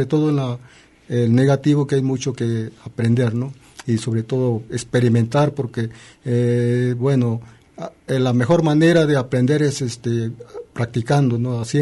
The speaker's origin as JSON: {"language": "Spanish", "country": "Peru", "said": "yo tengo entendido que en mi caso o en mi país, los antiguos peruanos"}